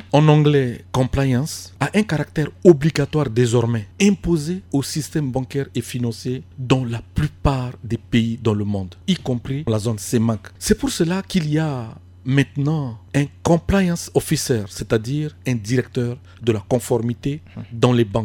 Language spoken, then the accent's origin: French; Central African Republic; y compris chez nous en Centrafrique